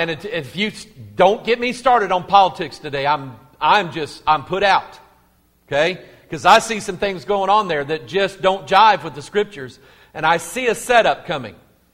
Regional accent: United States; I'm an American second, but I'm a child of God first

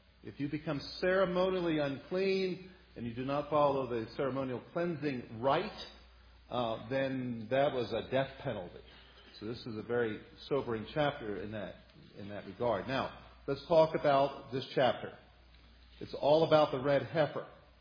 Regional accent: Lancaster, Pennsylvania, United States; we're from Lancashire, Pennsylvania, so we had a red bull drink all the time.

